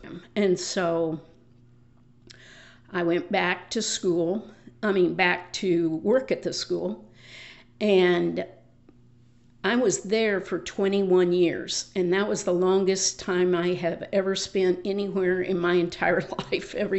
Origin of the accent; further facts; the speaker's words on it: Amarillo, Texas, United States; I was born in Amarillo, Texas. I lived up and down the Texas Panhandle.